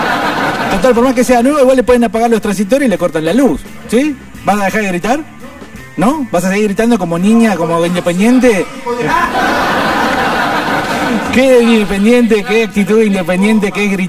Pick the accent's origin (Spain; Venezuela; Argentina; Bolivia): Argentina; esa disgregación nacional es lo que nos afecta como argentinos